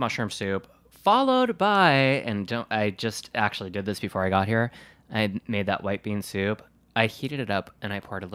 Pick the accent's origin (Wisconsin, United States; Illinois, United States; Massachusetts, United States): Wisconsin, United States; now in New York, United States; I'm from Wisconsin. I don't need a hat or gloves.